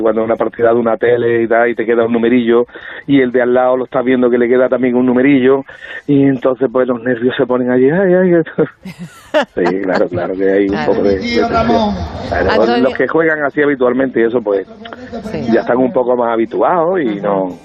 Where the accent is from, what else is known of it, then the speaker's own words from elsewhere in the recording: Málaga, Andalusia, Spain; Me procuro estarme, sí, por aquí, por la costa, toda la costa del Sol. Y sí, soy de aquí de Málaga.